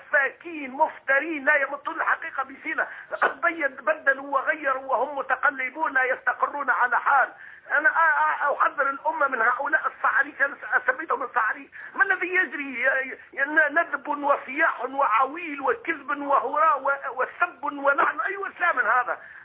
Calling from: Tunisia

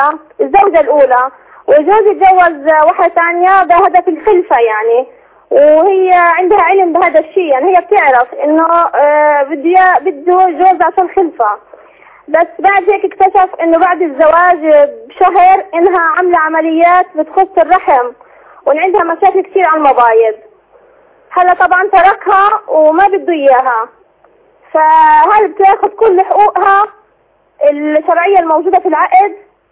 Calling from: Gaza, Gaza Strip, Palestine; انا بحكي من غزة

